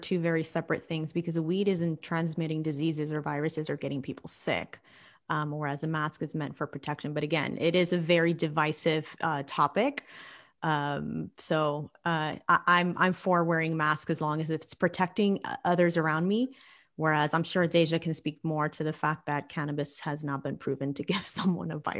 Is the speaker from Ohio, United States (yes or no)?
no; New York City, New York, United States; now in Nashville, United States; And so I'm very happy to see that New York, which is my home state, I'm born and raised in New York City, has legalized it. I currently live in Nashville.